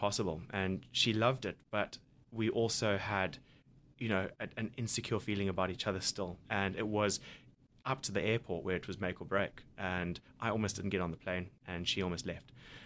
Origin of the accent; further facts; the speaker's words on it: Zimbabwe; I'm from Zimbabwe, but you know, I've come from a place.